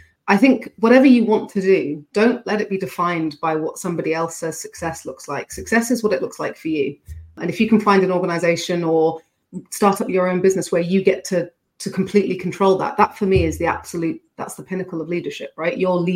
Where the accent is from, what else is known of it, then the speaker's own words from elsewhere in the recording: United Kingdom; oh, well, I'm British. I'm supposed to tell you lots of really good things first.